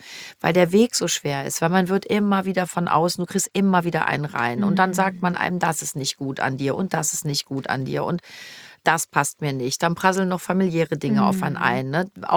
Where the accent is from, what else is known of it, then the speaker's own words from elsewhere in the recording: Cologne, North Rhine-Westphalia, Germany; born there; ich bin in Köln geboren, ich bin mit ganzem Herzen kölsches Mädchen und ich werde hier sterben.